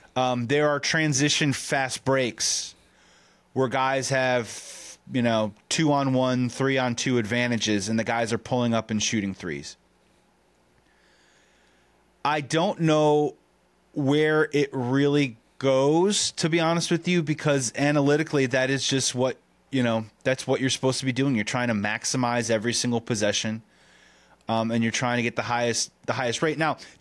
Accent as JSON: {"language": "English", "town": "Chicago", "region": "Illinois", "country": "United States", "said": "we're from Chicago, right?"}